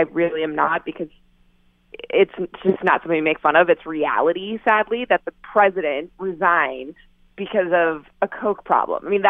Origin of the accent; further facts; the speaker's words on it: Florida, United States; growing up in Florida, yes, Tampa Bay Lightning fans, I know you got a strong base now, but when I was growing up, I mean, it's hockey in Florida, it's just not there.